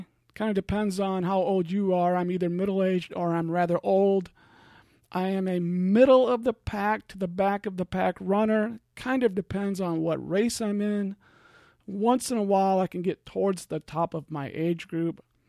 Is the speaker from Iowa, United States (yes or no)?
yes; Iowa, United States; born there; also born or lived in California / Switzerland / Georgia / Oklahoma; now in Ohio, United States; Like I said, I'm in Ohio now, but I was born in the Midwest, born in Iowa.